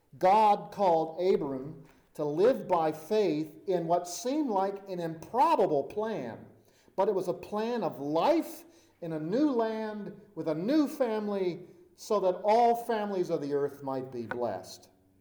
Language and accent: English; Maryland, United States; I grew up in Maryland, as you know, and that is a state which is pretty much cut in half by the Chesapeake Bay. I grew up on the more populated west side, where you've got Baltimore and Annapolis